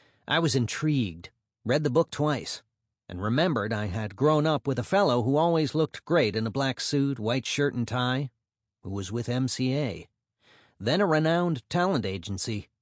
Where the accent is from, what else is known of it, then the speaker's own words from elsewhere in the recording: Coney Island, New York, United States; Growing up in Coney Island, I played and worked on the famous boardwalk, selling hot dogs and cotton candy, and taking tickets for kiddie rides.